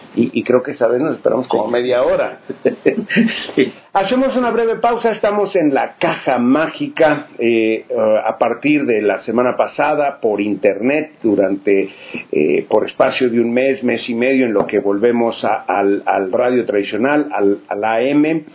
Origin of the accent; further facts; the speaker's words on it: Abolengo, Jalisco, Mexico; como dicen en mi pueblo, Abolengo, Jalisco